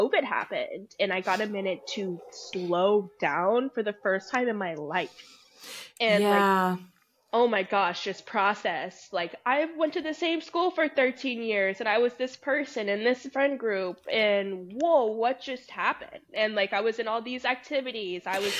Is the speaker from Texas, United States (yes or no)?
yes; Lake Hill, Texas, United States; moved away; I moved out of Texas. And I'm like, even though I came from Texas, I still went to a rather diverse school.